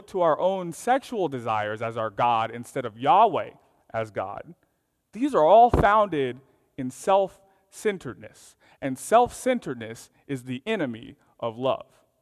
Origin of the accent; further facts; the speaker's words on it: the South, United States; I'm from the South.